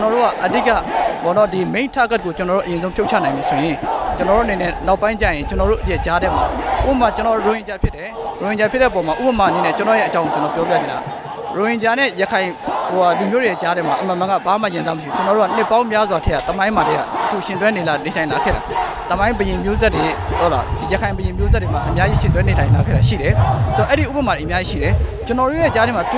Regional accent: Yangon, Yangon Region, Myanmar; ကျွန်တော်မိဘတွေကလုံခဲ့တဲ့နှစ်ပေါင်းများစွာကနေပြီးတော့ရန်ကုန်မြို့ကိုအခြေချပြီးတော့ကျွန်တော်ကရန်ကုန်မြို့မှာကြီးပြင်းလာခဲ့တဲ့ Ranger မြန်မာပြည်ပေါ် Muslim 2ဖြစ်ပါတယ်

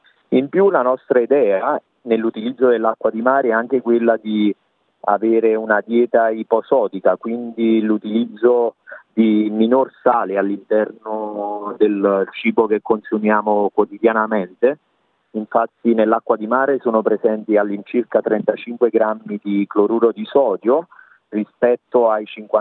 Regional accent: Torre del Greco, Campania, Italy; also born or lived in Naples; Sì, io sono nato a Napoli, Napoli città, anche se ho vissuto per molto tempo a Torre del Greco, quindi sono nato e cresciuto lì a Torre del Greco.

